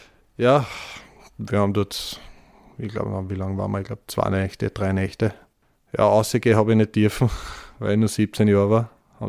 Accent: Vienna, Austria; Als Wiener

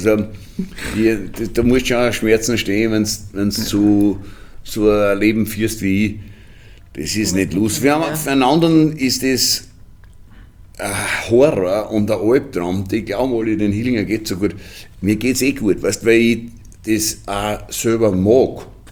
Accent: Jois, Burgenland, Austria; Die ersten ich bin aus Jois und meine ersten Weingärten habe ich in Rust gekauft.

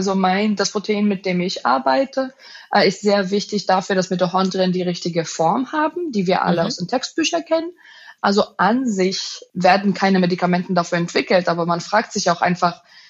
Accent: Greece; German is a second language; now in Berlin, Germany; Ich komme ursprünglich aus Griechenland und ich bin Biochemikerin und ich arbeite am Max-Delbrück-Center hier in Berlin

